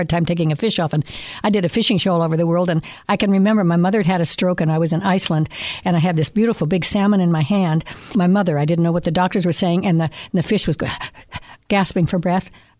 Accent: Reno, Nevada, United States; I grew up in Reno. We didn't have a fish store even.

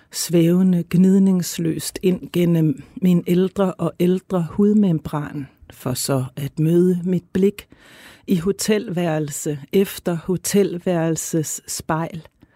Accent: North Denmark Region, Denmark; jeg kom jo fra landet. Jeg var kommet fra Vendsyssel til Aarhus, og jeg sad i Aarhus på det her tidspunkt, studerede litteraturhistorie.

